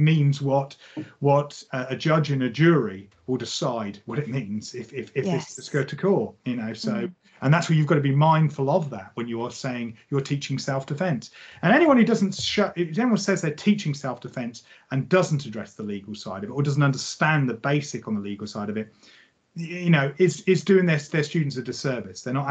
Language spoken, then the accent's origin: English; England, United Kingdom; But I'm English. I'm writing in England.